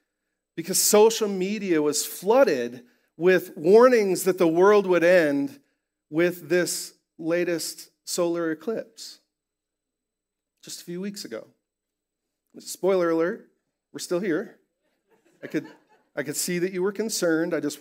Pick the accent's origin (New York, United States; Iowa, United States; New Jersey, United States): Iowa, United States; And I grew up in Iowa.